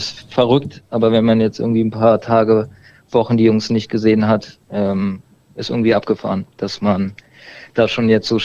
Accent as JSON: {"language": "German", "region": "Berlin", "country": "Germany", "said": "Ich komme mehr aus Berlin"}